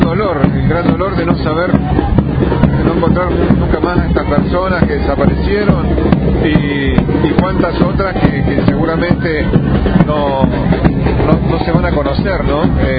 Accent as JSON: {"language": "Spanish", "country": "Argentina", "said": "unirnos más como argentinos."}